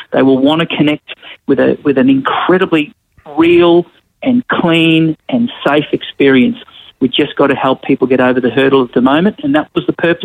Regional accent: Ingham, Queensland, Australia; When I was growing up in Ingham, this was the place that we'd come to for our events and our big weekends.

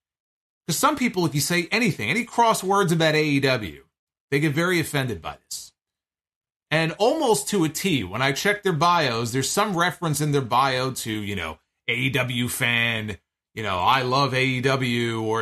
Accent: Toronto, Ontario, Canada; the time would be next week on Dynamite in my hometown of Toronto, Canada.

